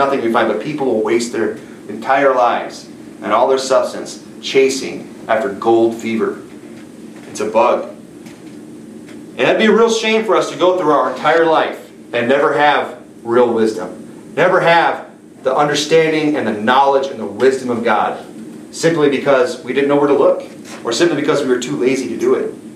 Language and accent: English; Michigan, United States; now in Arizona, United States; You know, when we come from Michigan, you know, there was a great deal of copper that was taken out of the Upper Peninsula.